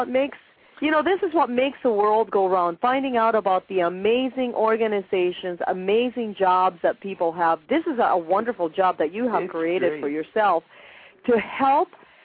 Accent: Union City, New Jersey, United States; I can't believe you were in the Bronx, and I was in Union City, New Jersey, growing up, probably around the same time.

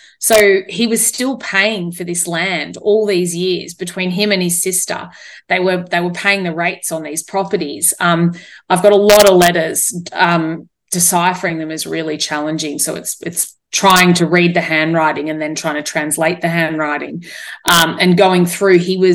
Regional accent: Australia; born there; I said, you're not, because you were born there and I'm born here. And my father's Australian.

